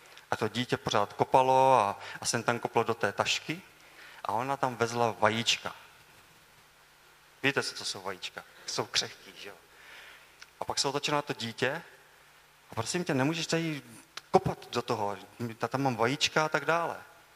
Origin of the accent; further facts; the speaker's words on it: Dřevohostice, Olomouc Region, Czechia; Já pocházím z Dřevolostic, jsem takový balík z vesnice.